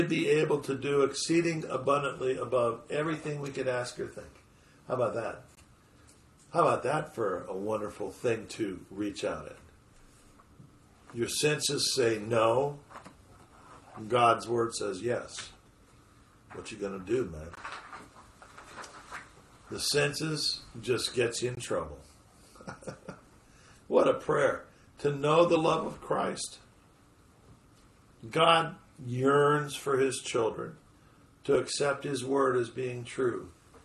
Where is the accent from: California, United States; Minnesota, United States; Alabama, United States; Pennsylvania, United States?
California, United States; I'm from California, and you know, you got these redwoods that are like 9,000 feet tall.